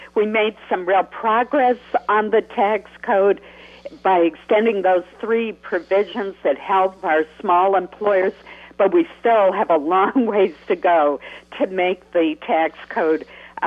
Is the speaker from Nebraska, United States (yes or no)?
no; Caribou, Maine, United States; when I was growing up in Caribou